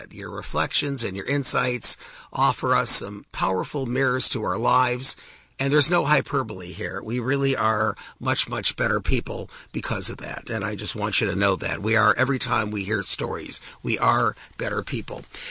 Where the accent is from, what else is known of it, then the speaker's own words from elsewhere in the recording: Cleveland, Ohio, United States; I'm from Cleveland, Ohio, and I actually still root for the Cleveland Browns.